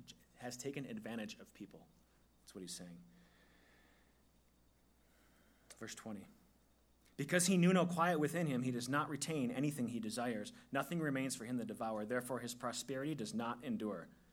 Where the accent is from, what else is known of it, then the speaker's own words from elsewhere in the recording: Wisconsin, United States; When I think of curds, I'm like from Wisconsin, right?